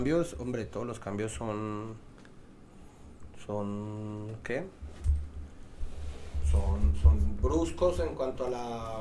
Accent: Colombia; moved away; salir de Colombia me hizo ver que yo no soy cantante de reggae, yo no soy de Jamaica, brother, yo soy colombiano.

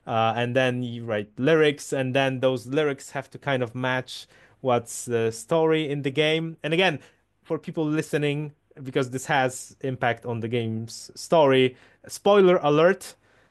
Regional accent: Poland; first language Polish; English is a second language; Polish is my first language, and English is just something I've

